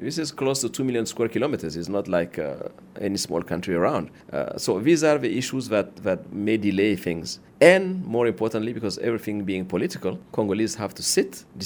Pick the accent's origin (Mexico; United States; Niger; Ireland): Niger; I'm from Niger Republic, by the way.